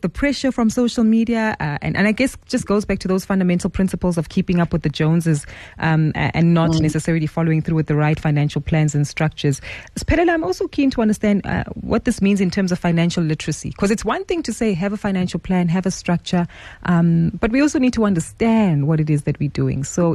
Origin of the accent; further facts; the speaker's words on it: South Africa; they are helping us as South African citizens to better understand our financial behaviors, our nuances